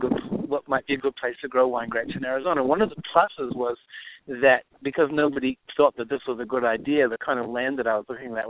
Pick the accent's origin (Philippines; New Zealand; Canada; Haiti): New Zealand; also born or lived in Connecticut / Caribbean / Massachusetts / Hollywood; now in Phoenix, United States; I was born in Connecticut. I lived in the Caribbean. I lived in Massachusetts. I grew up in New Zealand. I lived 20 years in Hollywood making movies. I live in Phoenix